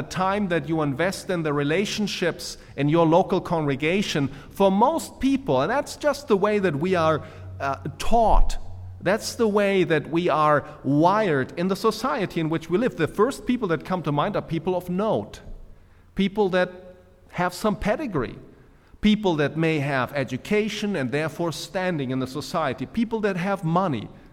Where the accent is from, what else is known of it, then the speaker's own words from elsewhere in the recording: Germany; I was always appalled when I grew up in Germany.